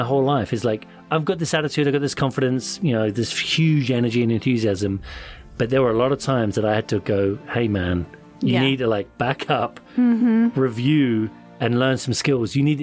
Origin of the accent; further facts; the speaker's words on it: London, United Kingdom; I grew up in London. I would walk around like I owned the place.